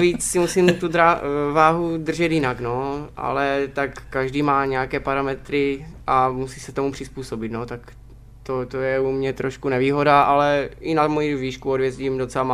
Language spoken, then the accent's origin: Czech; Napajedla, Zlín Region, Czechia; Já jsem vyrůstal na Hřebčíně v Napajedlích, takže jsem měl koně, když jsem otevřel dveře hnedka u baráku